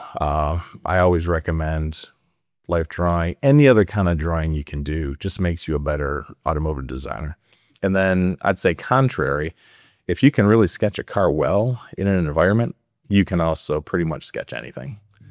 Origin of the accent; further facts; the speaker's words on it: Cleveland, Ohio, United States; I grew up in Cleveland, Ohio, so still Midwest USA.